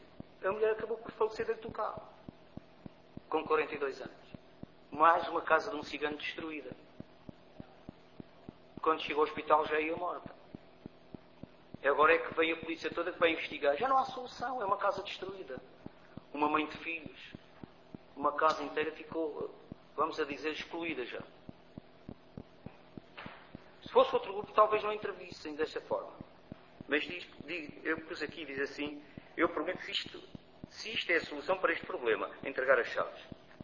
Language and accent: Portuguese; Portugal; Lá diz cidadão português. Eu pensava que estava enganado, mas diz que sou português.